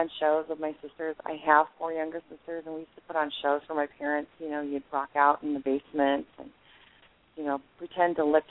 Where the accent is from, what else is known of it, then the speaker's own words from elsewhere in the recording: Ohio, United States; I'm originally from Ohio. I'm not from Michigan.